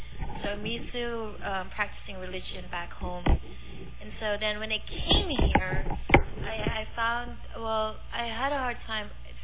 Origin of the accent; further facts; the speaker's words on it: Philippines; now in United States; I grew up in the Philippines where it's a Catholic world.